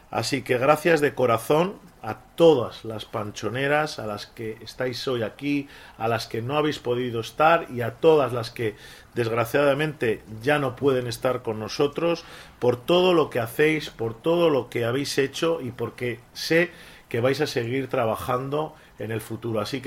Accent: Laredo, Cantabria, Spain; los que somos de Laredo

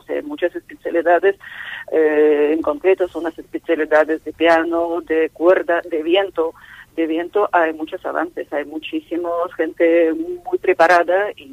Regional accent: Russia; Spanish is a second language; moved away; vengo de un país de este, vengo de Rusia, y sí puedo ver un poco diferencias entre el sistema educativo de musical de mi país de nativo y de país, bueno, donde resido ya desde bastantes años.

